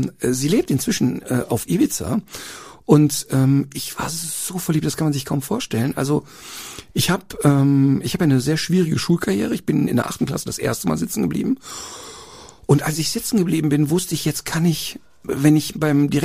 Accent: Duisburg, North Rhine-Westphalia, Germany; Ja, da aufgewachsen, ein paar Meter davon entfernt geboren.

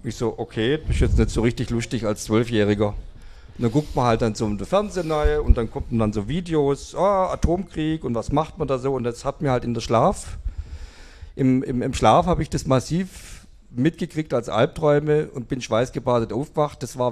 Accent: Kornwestheim, Baden-Württemberg, Germany; ich bin in Kornwestheim aufgewachsen

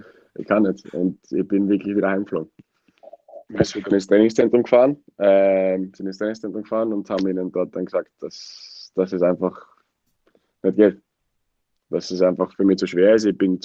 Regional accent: Wiener Neustadt, Lower Austria, Austria; born there; Niederösterreicher, kein Wiener.

